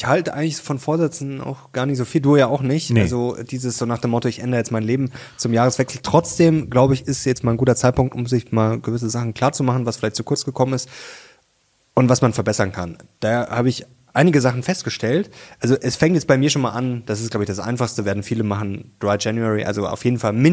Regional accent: Munich, Bavaria, Germany; Ich komme aus München.

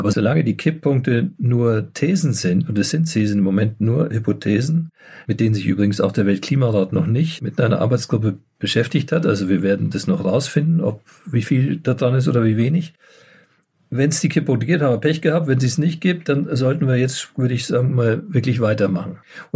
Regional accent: Bavaria, Germany; Und ich komme noch aus Nordbayern, wo es besonders schlimm war

